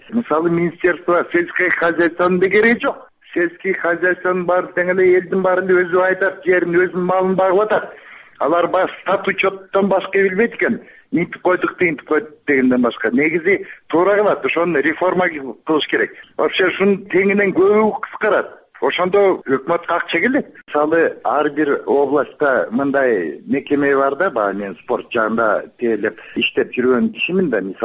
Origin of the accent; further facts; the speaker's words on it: Naryn Region, Kyrgyzstan; Мен Нарындан болом